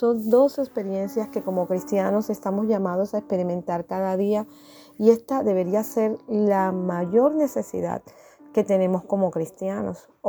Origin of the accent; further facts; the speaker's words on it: Ávila, Castile and León, Spain; de Ávila.